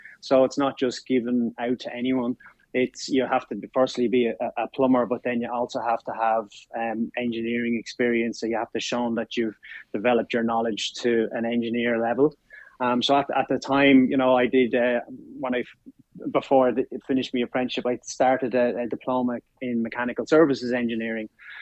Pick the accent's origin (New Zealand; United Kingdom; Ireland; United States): Ireland; Clane, Kildare; also born or lived in Dublin; Yeah, so I was born in Dublin and raised in Kildare, Clane, a small town in Kildare called Clane.